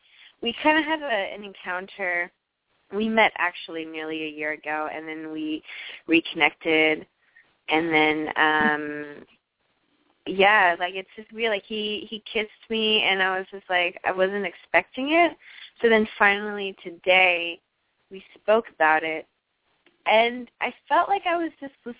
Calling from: New York, United States; I am calling in from New York.

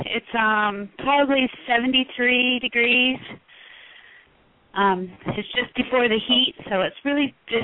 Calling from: Delta, Utah, United States; Delta, Utah.

